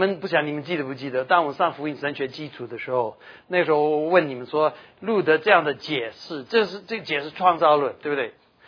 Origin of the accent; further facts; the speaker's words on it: United States; 这里我不算，你们才算是老外啊！我是老美。